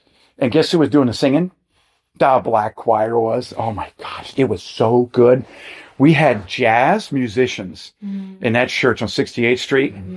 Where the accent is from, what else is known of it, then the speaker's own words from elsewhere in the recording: Mexico; I come from Mexico, man. What can I say?